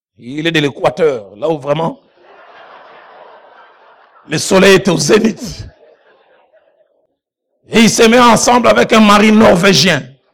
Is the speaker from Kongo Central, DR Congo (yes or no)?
yes; Matadi, Kongo Central, DR Congo; J'ai assisté à une réunion des couples chez nous, au Bas-Congo, à Matadi.